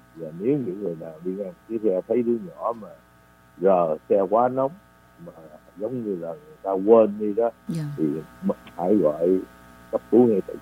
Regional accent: Texas, United States; mình dân Texas mà trời nắng thì mình giống như mấy người ở bên sa mạc Ả Rập nó trời cát cả.

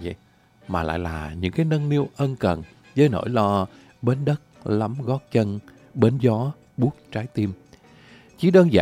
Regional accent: Da Nang, Vietnam; Bến sông Hàn, quê tôi đẹp lắm. Quê tôi nên thơ lắm.

